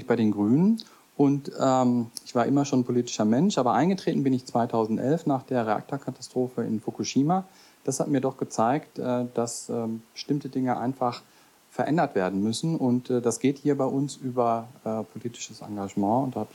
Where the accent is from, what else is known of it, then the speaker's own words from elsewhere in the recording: Bielefeld, North Rhine-Westphalia, Germany; born there; now in Rhine-Main area, Germany; Ich bin 55 Jahre alt. Ich bin in Bielefeld geboren, lebe jetzt seit 26 Jahren hier im Rhein-Main-Gebiet